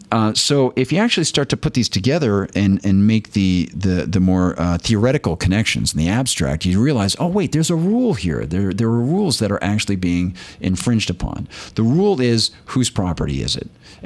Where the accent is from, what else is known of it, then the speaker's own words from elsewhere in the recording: New Hampshire, United States; David Souter from New Hampshire, my home state